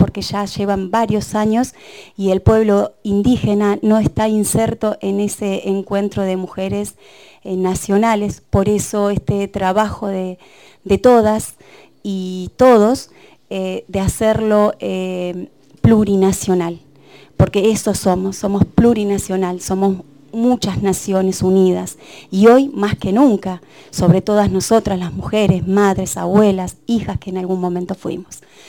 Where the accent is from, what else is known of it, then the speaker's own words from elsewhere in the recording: El Bolsón, Río Negro, Argentina; Vengo del Bolsón, soy Tehuelche Mapuche.